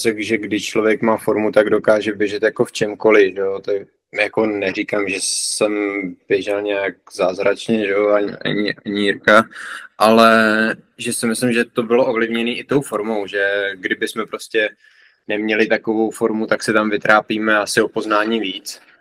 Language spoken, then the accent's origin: Czech; Česká Třebová, Pardubice Region, Czechia; Já jsem jinak z Český Třebový.